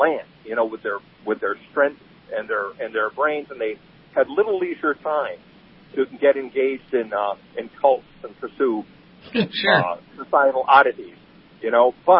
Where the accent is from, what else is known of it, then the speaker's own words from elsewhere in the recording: Marsh, New York, United States; It was just 10 miles away from where I grew up in Marsh, New York.